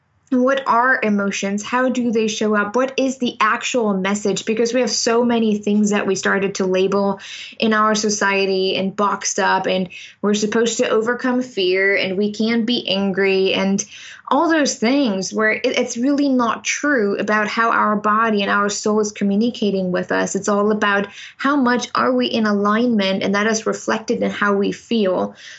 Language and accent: English; Germany; English is a second language; now in United States; I'm originally from Germany.